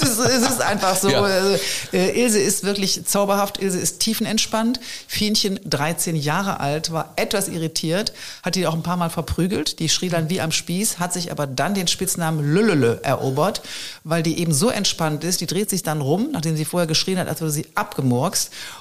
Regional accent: Düsseldorf, North Rhine-Westphalia, Germany; Ich komme aus Düsseldorf, natürlich halte ich zu Fortuna.

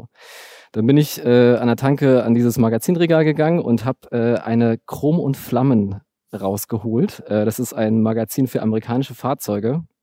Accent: Berlin, Germany; ich bin in Ostberlin groß geworden, in Hersdorf im Südteil, so Einfamilienhausgegend

